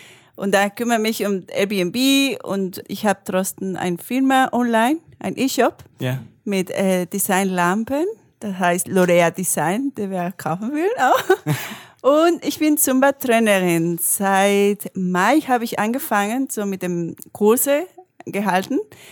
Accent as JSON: {"language": "German", "region": "Mexico City", "country": "Mexico", "moved": "as an adult", "lives_now": "Bayreuth, Germany", "said": "Ich komme aus Mexiko-Stadt, aus der großen Metropole. Bin seit 8,5 Jahren in Deutschland oder in Bayreuth. Und 9 Jahre insgesamt in Deutschland, mit jetzt im Oktober."}